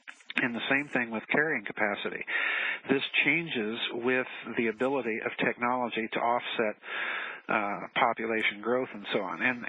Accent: Midwest, United States; I'm from the Midwest. And, you know, I've driven all over the Midwest from Texas to Wyoming and Montana and so on and so forth.

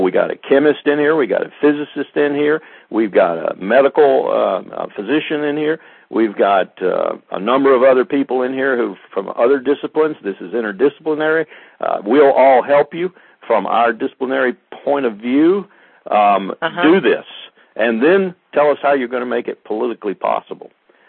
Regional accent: South Carolina, United States; I'm from South Carolina. I remember the day when you couldn't marry if it wasn't another white person.

